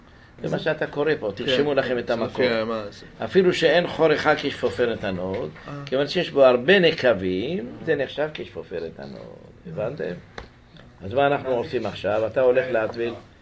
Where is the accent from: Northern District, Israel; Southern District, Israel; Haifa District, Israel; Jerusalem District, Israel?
Jerusalem District, Israel; Jerusalem; עין כרם קראו לזה. היום זה ישתנה, מישהו, אתה מכיר את ירושלים? מקום יפה היה